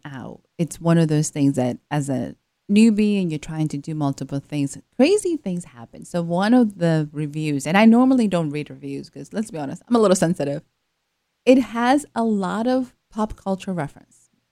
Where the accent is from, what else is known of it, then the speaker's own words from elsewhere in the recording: Salem, Massachusetts, United States; I grew up in Salem, Massachusetts, and then went to school in New York City.